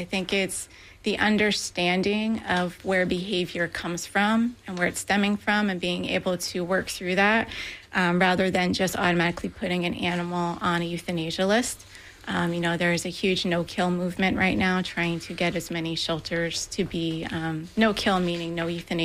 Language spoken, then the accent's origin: English; New Jersey, United States; also born or lived in Texas; Yeah, I was actually born and raised in New Jersey and started my rescue efforts. I partnered with some organizations in New Jersey and then found my way to Texas